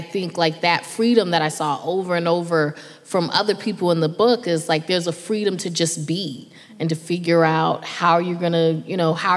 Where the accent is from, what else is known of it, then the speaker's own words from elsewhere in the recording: Durham, North Carolina, United States; first of all, I'm from Durham, North Carolina, so D.C. was the big city.